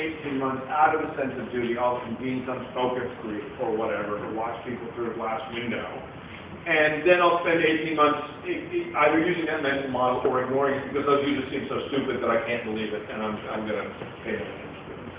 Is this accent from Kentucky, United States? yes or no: no; New York, United States; And as a New Yorker, I'm especially interested.